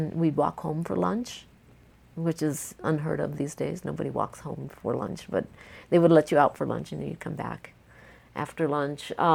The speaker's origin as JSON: {"language": "English", "town": "Omaha", "region": "Nebraska", "country": "United States", "tie": "born or raised there", "also_born_or_lived": "Fort Worth, Texas / New Mexico / El Paso, Texas", "said": "I was basically raised in Omaha, Nebraska, even though I was born in Fort Worth, Texas."}